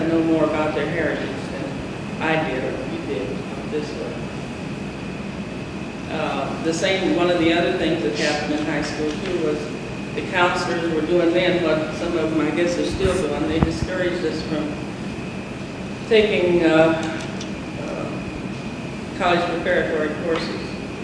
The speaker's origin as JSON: {"language": "English", "town": "Champaign", "region": "Illinois", "country": "United States", "said": "And I said, I'm from Champaign."}